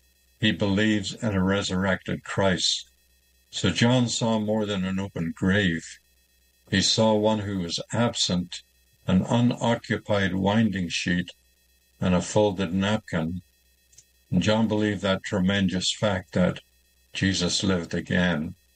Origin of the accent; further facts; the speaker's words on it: Ireland; I never knew this as a lad growing up in Ireland